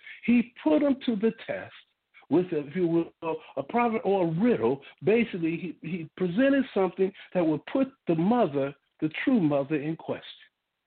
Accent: Louisiana, United States; I always think I'm from New York instead of Louisiana boy.

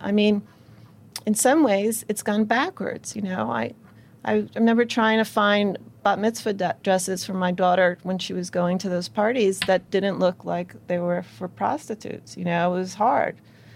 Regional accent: New York City, New York, United States; And growing up in New York, I grew up here, being here for 9/11

